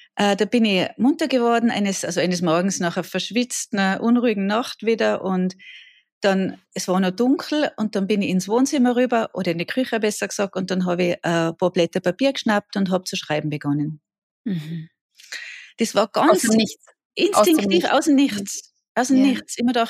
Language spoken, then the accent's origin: German; Tyrol, Austria; Und ich bin aus Österreich, aus Tirol. Ich sage immer ganz gern dazu, aus dem Bergdoktorland